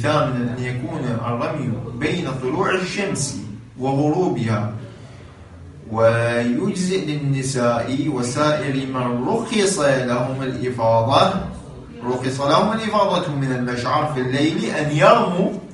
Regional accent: Iraq; هنا عندنا في العراق نسميها عرفان مصيادة، مقلاع

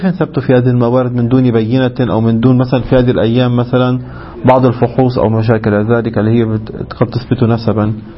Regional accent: Lebanon

